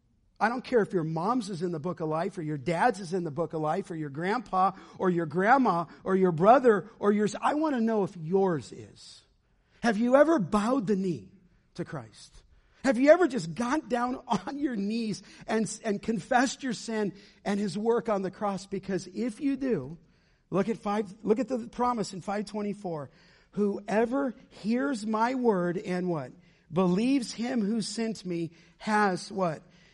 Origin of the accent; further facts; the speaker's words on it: California, United States; Growing up in the San Fernando Valley, if you asked me at 10, who's Jesus?